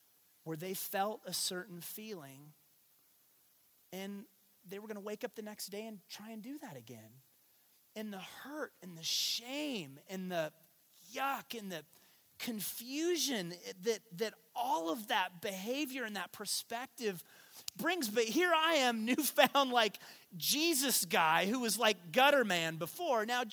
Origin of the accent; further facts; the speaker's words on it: Payson, United States; Because I grew up in Payson, and we're pretty narrow in terms of our perspective.